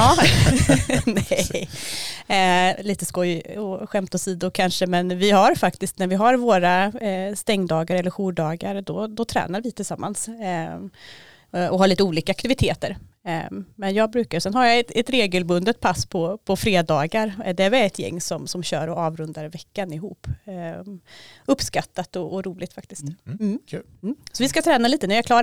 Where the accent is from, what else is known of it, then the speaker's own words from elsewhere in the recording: Värmland, Sweden; now in Örebro, Sweden; jag är värmlänning från början, men flyttade till Örebro för ungefär 20 år sedan. På grund av ett hästintresse faktiskt.